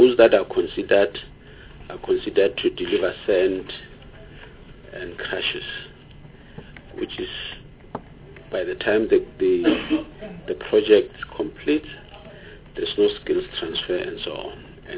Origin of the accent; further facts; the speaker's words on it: Limpopo, South Africa; And on few projects, especially in Limpopo, maybe I must declare that I'm from Limpopo